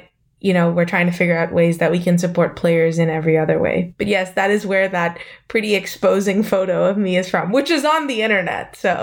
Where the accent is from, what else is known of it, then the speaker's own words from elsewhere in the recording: Singapore; moved away as an adult; I was recruited actually from Singapore to come to the US to play squash.